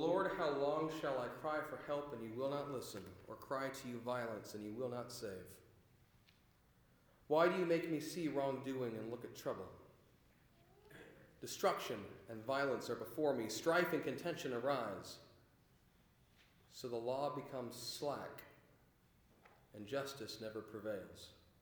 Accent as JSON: {"language": "English", "region": "Washington", "country": "United States", "tie": "born or raised there", "said": "You know, growing up, I grew up in South King County. I grew up in a part of the state that proudly declares itself at times to be, quote, redneck."}